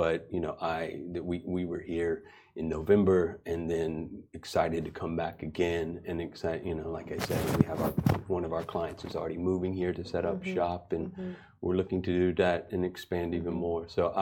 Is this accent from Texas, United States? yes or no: yes; Texas, United States; Yeah, I'm from Texas originally, so Southern hospitality runs through the veins, and my mother taught me well on that aspect.